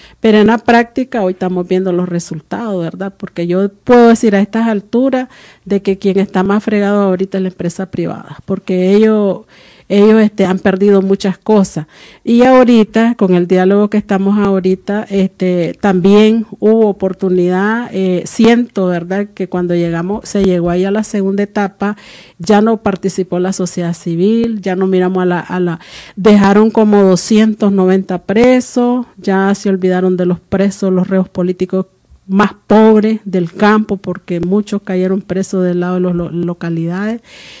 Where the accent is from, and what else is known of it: Nicaragua